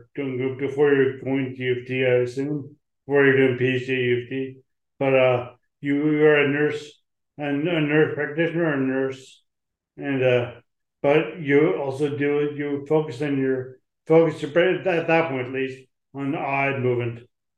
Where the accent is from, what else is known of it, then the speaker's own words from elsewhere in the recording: Canada; I'm Canadian, I'm from Canada.